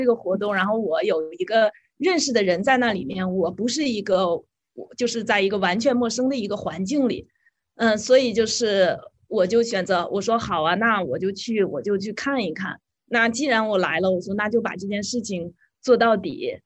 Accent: China; 另外像我们中国人讲究天时地利人和

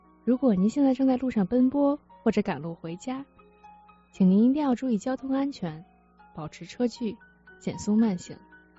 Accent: Beijing, China; 因为我是来自北京的，我就不会说这玩意儿咋整啊，这啥玩意儿啊

